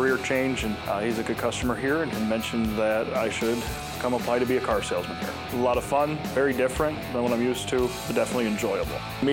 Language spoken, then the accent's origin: English; Owendale, Michigan, United States; from Owendale. I've been here at Moore Shoreline just less than 2 years.